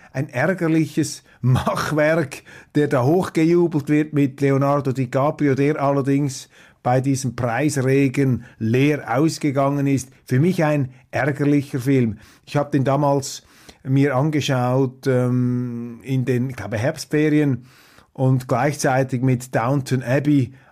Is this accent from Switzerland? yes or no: yes; Switzerland; da plädiere ich als Schweizer natürlich für die Aufrechterhaltung der Neutralität